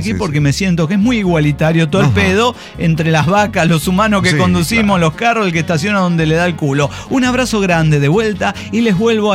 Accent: Monterrey, Nuevo León, Mexico; uno puede elegir muchas cosas, pero regio no se elige

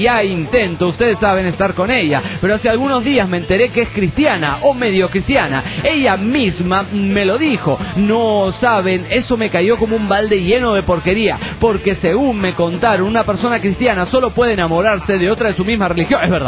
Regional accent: Trelew, Chubut, Argentina; de Trelew, Chur, República Argentina.

